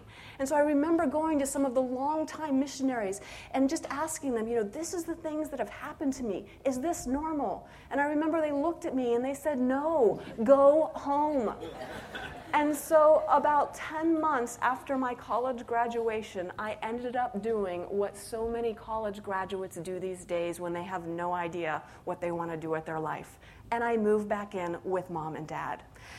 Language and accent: English; Colorado, United States; also born or lived in Florida / North Carolina; But even though I was born in Florida, we quickly moved to North Carolina before settling in Colorado.